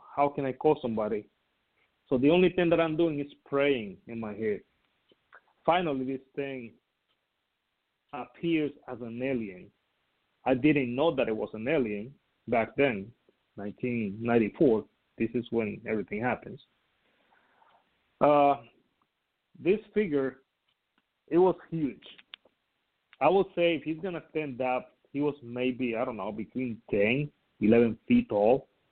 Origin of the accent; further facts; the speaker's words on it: Costa Rica; now in United States; I'm originally from Costa Rica. I moved to the States back in 1997, so it's been a minute. but before I move up here, yeah, I used to have something going on back in Costa Rica.